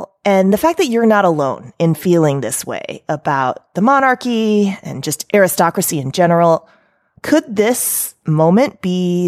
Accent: United States; See, I'm so American, right?

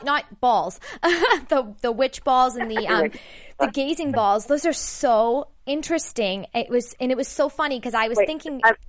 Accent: Boston, Massachusetts, United States; now in Los Angeles, United States; I'll tell you, I'm from Boston. And, you know, when I came here, it was a culture shock.

